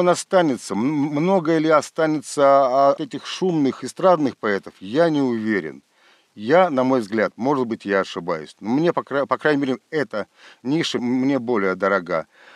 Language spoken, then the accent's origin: Russian; Russia; Мы евреи, из России, я русский.